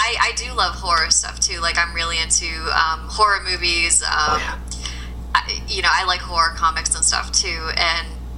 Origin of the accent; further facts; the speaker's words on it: New England, United States; I grew up in New England, mm-hmm. and I live here currently.